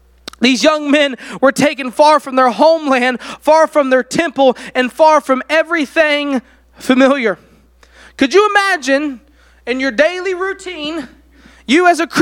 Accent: North Carolina, United States; I'm from Carolina. I'm proud to be from Carolina. I may live in Virginia, but you'll never get me to admit that I'm a true Virginian. I am a North Carolinian.

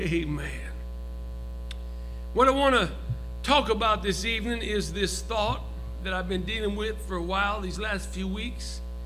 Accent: San Francisco, California, United States; I live in the woods in Oklahoma, but I'm from San Francisco, and that never left me.

